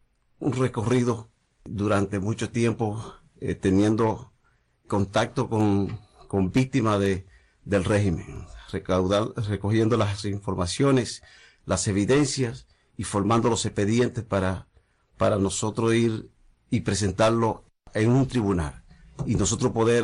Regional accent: Dominican Republic; y no es ajeno que nosotros, como dominicanos, no hagamos nada

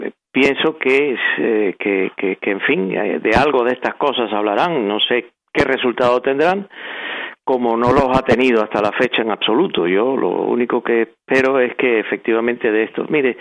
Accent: Spain; dado el hecho de que yo soy español, tengo la nacionalidad española

